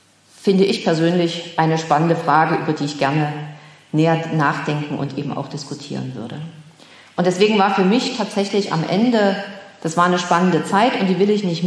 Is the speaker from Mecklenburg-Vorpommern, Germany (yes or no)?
no; Erfurt, Thuringia, Germany; Ich stamme aus Erfurt, lebte 1990 in Erfurt, erlebte hier die Wende